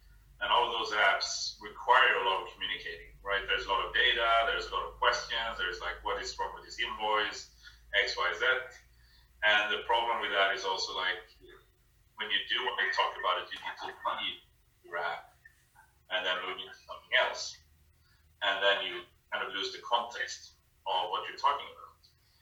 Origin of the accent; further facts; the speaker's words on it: Sweden; So I'm originally from Sweden.